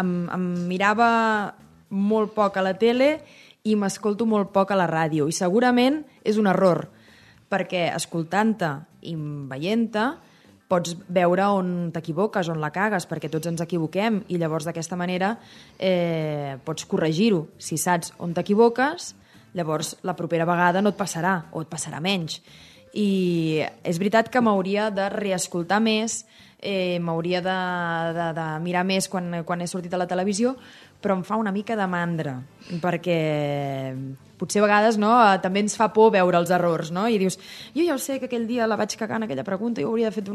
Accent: Sabadell, Catalonia, Spain; que jo sóc de Sabadell

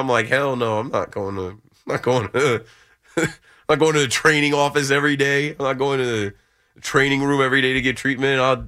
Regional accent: New York, United States; I mean, I'm no Knicks fan, but I am a New Yorker

